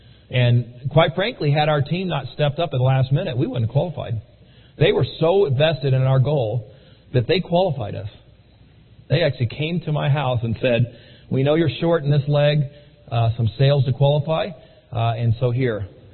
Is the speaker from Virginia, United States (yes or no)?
yes; Lexington, Virginia, United States; we're going to be starting a new meeting in my hometown of Lexington, Virginia